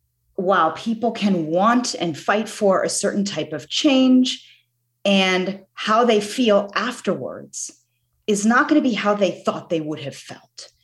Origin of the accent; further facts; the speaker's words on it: Virginia, United States; I grew up in Virginia, which is where I am right now, very surrounded by Civil War battlefields, the history of the Civil War, that kind of aura.